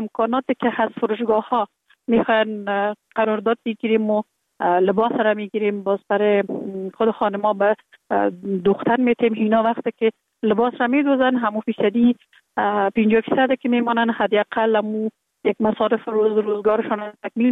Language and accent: Persian; Kabul, Afghanistan; born there